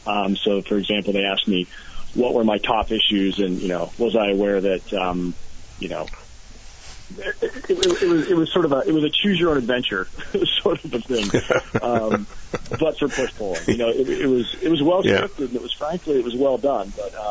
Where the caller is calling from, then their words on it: Waterbury, Vermont, United States; I live in Waterbury, Dave.